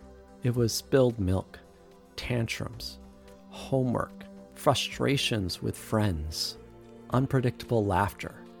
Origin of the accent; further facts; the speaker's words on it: Geneva, New York, United States; born there; now in Philadelphia, United States; I was born in Geneva, New York, in the Finger Lakes, the land of the Haudenosaunee. From there, I moved a few times in the Finger Lakes.